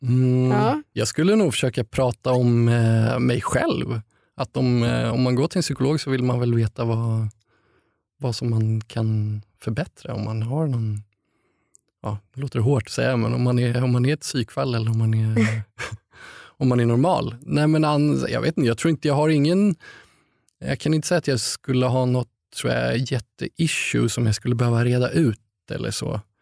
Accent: Solna, Stockholm County, Sweden; Jag är ju uppvuxen i Solna

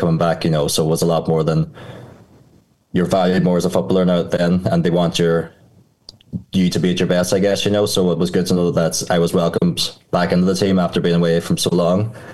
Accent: Ireland; growing up in Ireland. Like, I didn't come out as gay until 28. I'm now 31.

